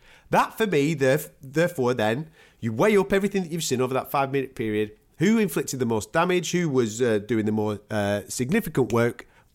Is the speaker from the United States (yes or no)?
no; England, United Kingdom; I'm English.